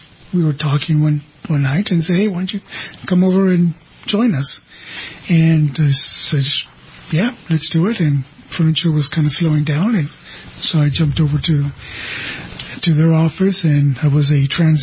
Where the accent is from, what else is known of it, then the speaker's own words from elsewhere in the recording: Grimes, California, United States; also born or lived in Woodland; now in Redding, United States; I was born in Woodland and raised in Colusa County, a little town named Grimes.